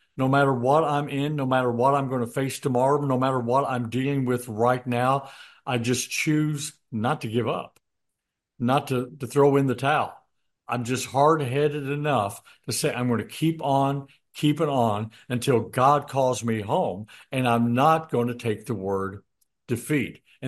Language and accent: English; Illinois, United States; also born or lived in Missouri; now in Houston, United States; I love Houston, Texas. I came from Southern Illinois, went to Missouri, and then from Missouri came here, and I wish I came to Houston years before that.